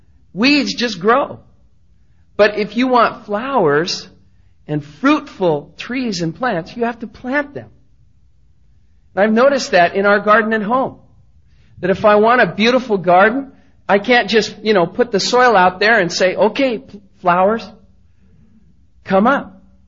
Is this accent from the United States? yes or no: yes; Seattle, Washington, United States; Now, I'm from Seattle. I'm from the Northwest. A lot of people think it's just next to the North Pole.